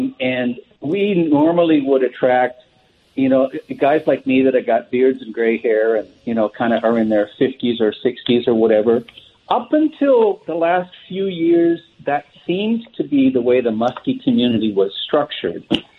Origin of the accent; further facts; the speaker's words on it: Ottawa, Ontario, Canada; I'm from the Ottawa area.